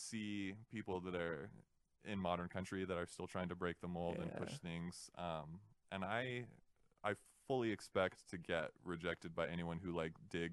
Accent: Spanish Fork, Utah, United States; Yeah, it all makes sense now, you know, growing up in Spanish Fork and... I'm just returning to my true, authentic self.

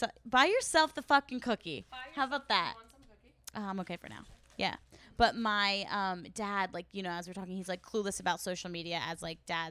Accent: Philadelphia, Pennsylvania, United States; We're from Philly, and we're just talking.

